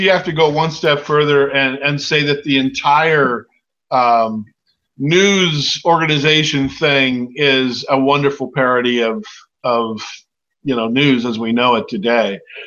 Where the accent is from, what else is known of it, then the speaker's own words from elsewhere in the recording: Wales, United Kingdom; Nope. I'm Welsh. I'm all English. I'm Welsh. I have no Irish in me at all.